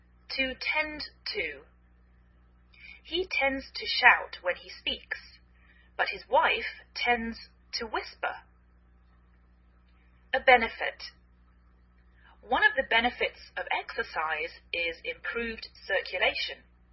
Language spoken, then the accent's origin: English; England, United Kingdom; now in United States